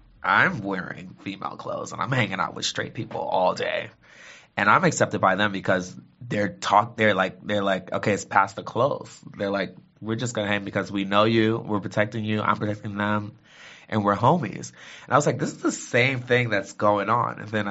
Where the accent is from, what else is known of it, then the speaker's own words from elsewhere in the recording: Brooklyn, New York, United States; the early 2000s and late 90s in Brooklyn, just growing up in Brooklyn